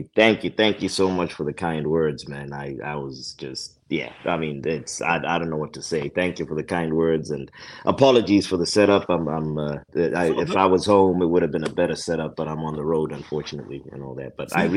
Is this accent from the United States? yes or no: no; Zimbabwe; I was born and raised in Zimbabwe.